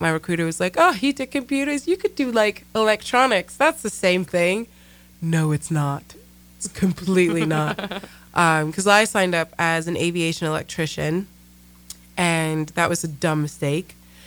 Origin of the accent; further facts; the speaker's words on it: London, United Kingdom; also born or lived in New Jersey, United States; now in United States; So I was born in New Jersey, but I spent most of my young life in England, or London, and came back for secondary school, which is high school over here, and did university.